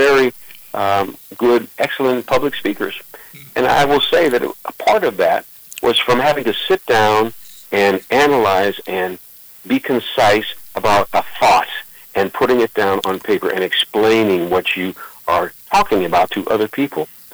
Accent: Youngstown, Ohio, United States; I'm from Youngstown, Ohio, as a matter of fact, and grew up there on the east side of town and spent a year at Youngstown State University.

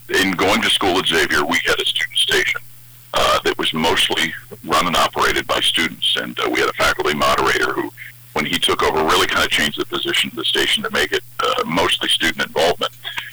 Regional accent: Cincinnati, Ohio, United States; Well, I grew up in Cincinnati, Ohio. And, you know, my father was from Cincinnati. My mother was from the Columbus area.

